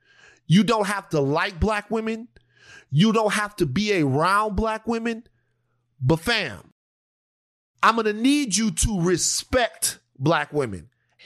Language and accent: English; Louisiana, United States; I'm from Louisiana.